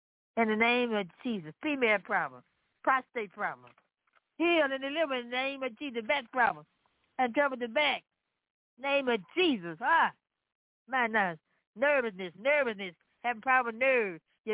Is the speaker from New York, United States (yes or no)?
no; Memphis, Tennessee, United States; I come from Memphis, Tennessee.